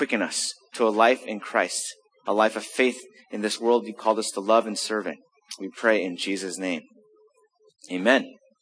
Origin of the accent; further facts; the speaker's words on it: Los Angeles, California, United States; moved away; because I grew up in Los Angeles, but I've become New Englandish.